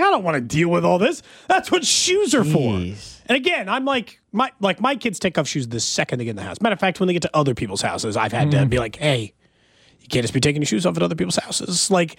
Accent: Midwest, United States; I grew up in the Midwest, relax.

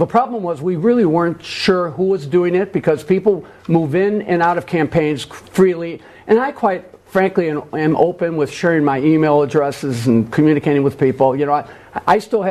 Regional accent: United States; I come from a Greek-American immigrant family, born and raised in the South Side, six veterans in my household, including myself, four police officers, now three

